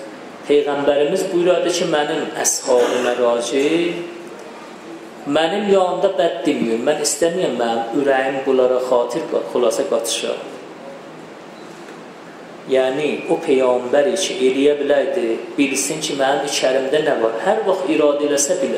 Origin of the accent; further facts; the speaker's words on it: Tabriz, East Azerbaijan, Iran; dedi, sən haralısan, dedim Təbrizliyəm.